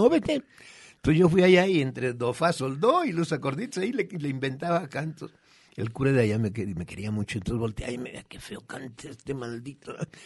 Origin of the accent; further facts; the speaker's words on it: Guadalajara, Jalisco, Mexico; also born or lived in Arandas; Entonces yo viví en Arandas 6 meses, una cosa de estas, y me vine a Guadalajara, o sea, nací allá.